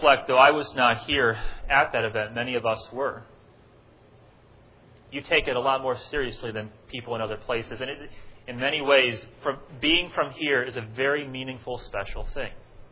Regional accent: New York City, New York, United States; There's something special about telling people in other places in the U.S. or in the world that I'm from New York City.

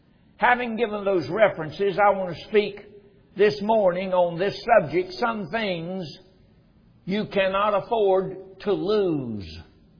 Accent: North Carolina, United States; I came from North Carolina. We didn't have a storm cellar.

